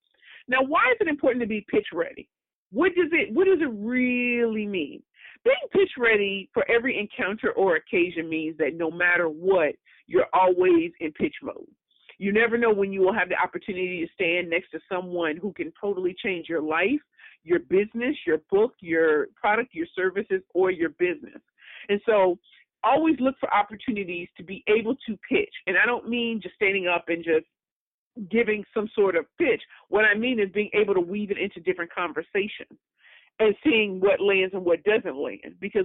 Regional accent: St. Louis, Missouri, United States; And I was talking to the cashier about that, and I was like, "Yeah, I'm from St. Louis, Missouri."

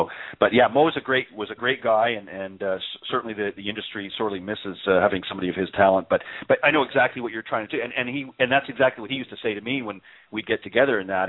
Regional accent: Canada; but I'm originally from Canada, so obviously most from my neck of the woods.

